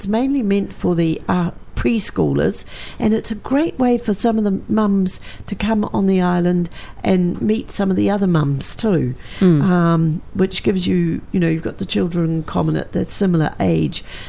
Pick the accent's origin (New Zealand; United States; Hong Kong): New Zealand; Like in my own family, I'm fifth generation on one side and third on another. So I'm totally Kiwi